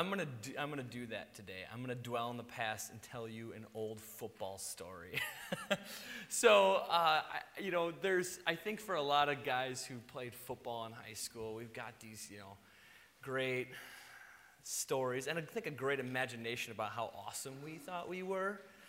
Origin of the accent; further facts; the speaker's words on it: Madison, Wisconsin, United States; Now, I grew up in Madison, and I went to Verona High School.